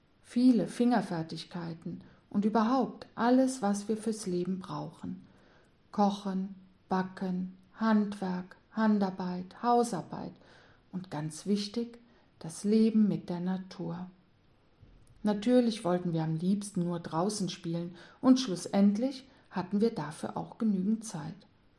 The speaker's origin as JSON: {"language": "German", "region": "Rhineland-Palatinate", "country": "Germany", "tie": "born or raised there", "said": "wie ich in meinem Heimatort im Ahrtal aufgewachsen bin."}